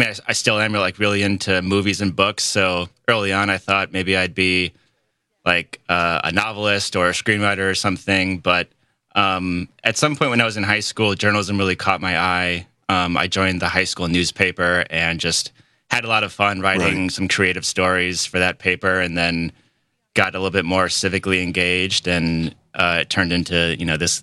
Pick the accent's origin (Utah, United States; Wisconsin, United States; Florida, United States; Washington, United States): Wisconsin, United States; Plymouth; now in Milwaukee, United States; I'm from Plymouth. It's a small town in rural Sheboygan County, about an hour north of Milwaukee.